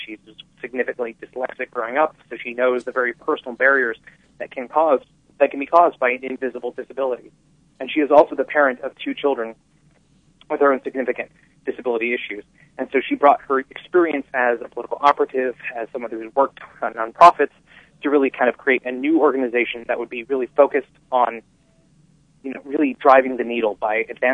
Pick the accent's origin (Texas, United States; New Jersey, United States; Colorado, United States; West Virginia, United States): Colorado, United States; A lot of my closest friends growing up in Colorado were on the spectrum, on the autism spectrum to one degree or another.